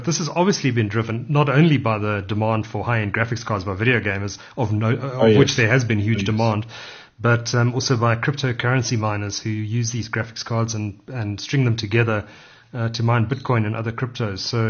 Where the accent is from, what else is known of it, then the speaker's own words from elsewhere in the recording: Durban, KwaZulu-Natal, South Africa; I grew up in Durban